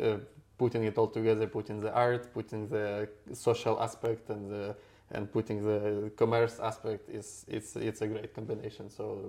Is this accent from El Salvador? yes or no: no; Ukraine; English is a second language; When I was growing up in Ukraine, my family and we didn't have a lot of money